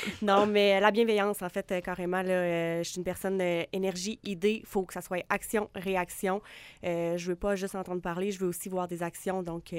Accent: Val-Bélair, Quebec, Canada; je viens de Val-Bélair, c'est mon coin.

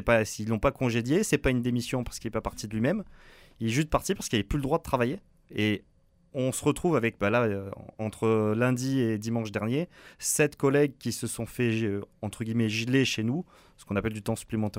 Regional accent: France; moved away as an adult; now in Canada; On a changé de pays. Moi, j'ai pas envie de revivre avec mes habitudes de français. Je suis venu au Québec, c'est pour vivre en tant que Québécois et pas en tant que Français. C'est pour ça que mes enfants, je suis content quand on me dit qu'ils ont l'accent québécois.

